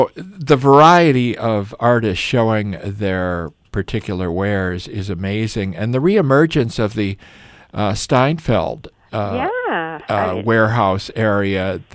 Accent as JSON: {"language": "English", "town": "Chicago", "region": "Illinois", "country": "United States", "tie": "born or raised there", "said": "Wow, how did my old hometown look?"}